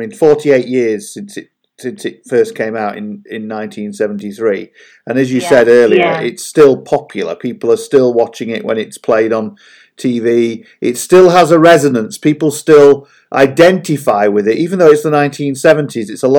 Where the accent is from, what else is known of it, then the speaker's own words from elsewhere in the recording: United Kingdom; That's part of being British, isn't it?